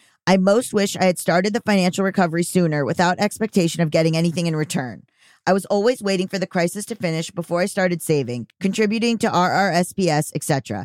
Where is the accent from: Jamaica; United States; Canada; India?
Canada; I'm from Canada, so the legal system is set up differently here.